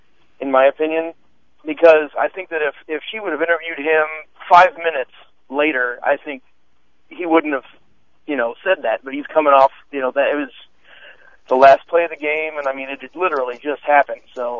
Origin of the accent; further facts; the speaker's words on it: St. Louis, Missouri, United States; well, first let me preface, I'm from St. Louis, so both of those teams are in my division